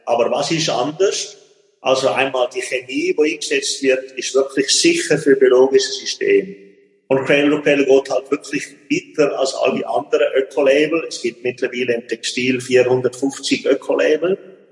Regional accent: Switzerland; wo wir alle als Kind, als Schweizer Kind

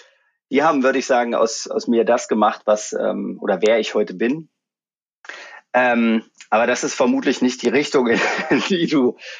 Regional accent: Magdeburg, Saxony-Anhalt, Germany; Ich bin ja in Magdeburg aufgewachsen. Ich war 11, als die Wende war.

